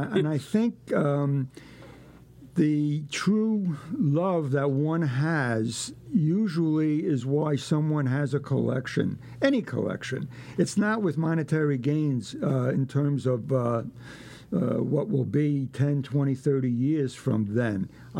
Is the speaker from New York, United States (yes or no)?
yes; Brooklyn, New York, United States; I grew up in Brooklyn. Our family moved into our home on Bedford Avenue, 4105 Bedford Avenue, March 1st, 1947.